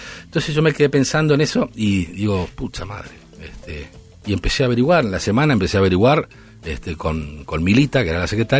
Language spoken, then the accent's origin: Spanish; Mercedes, Corrientes, Argentina; also born or lived in La Plata; now in Buenos Aires, Argentina; yo soy correntino, nacido en Mercedes Corrientes, me fui a estudiar arquitectura a La Plata.